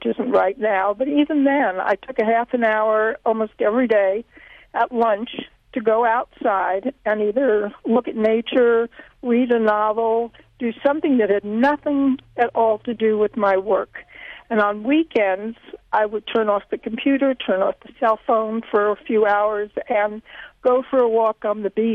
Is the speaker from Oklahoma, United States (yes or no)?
no; Minnesota, United States; now in California, United States; Well, first of all, I remember when I first arrived in California, I came from Minnesota, transcendental meditation was all the rage.